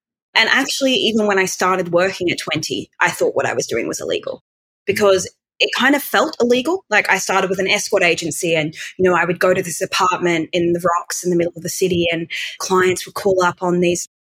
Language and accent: English; Australia; I'm 30, just turned 30, and I come from Australia, and I have been a full service sex worker in Sydney for 10 years now.